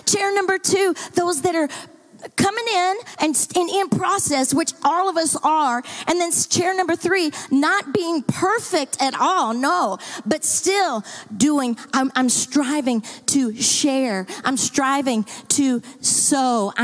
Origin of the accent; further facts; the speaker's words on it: Dallas, Texas, United States; You know, I come from the South. I come from the Bible Belt of the Bible Belt. I've come from Dallas, Texas, which is the buckle of the Bible Belt. Right? I love my city.